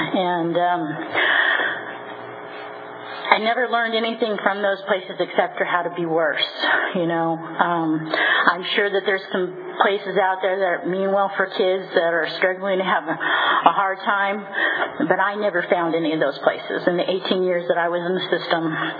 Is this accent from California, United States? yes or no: yes; Stockton, California, United States; And I grew up in Stockton, California, and I'm an oldest child of two.